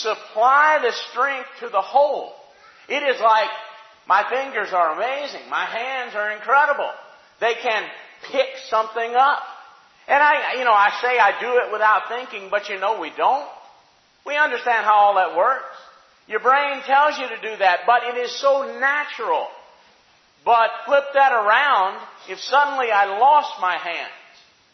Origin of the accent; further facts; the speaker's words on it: Alabama, United States; I mean, I'm from Alabama. We got a tent meeting coming up.